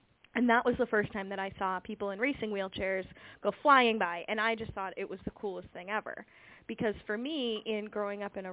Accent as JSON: {"language": "English", "town": "Boston", "region": "Massachusetts", "country": "United States", "tie": "born or raised there", "said": "I was very fortunate growing up in the Boston area"}